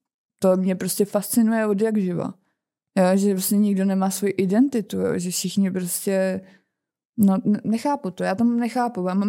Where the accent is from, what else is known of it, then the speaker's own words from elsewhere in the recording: Karlovy Vary Region, Czechia; Tak nebo tak pocházím z Karlovarského kraje, takže to je fakt.